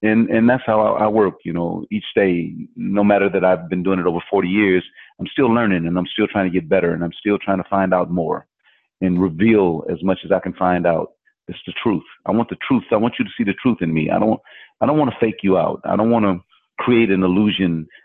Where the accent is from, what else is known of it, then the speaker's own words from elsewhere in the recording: Lackawanna, New York, United States; which is in Lackawanna, New York, my hometown.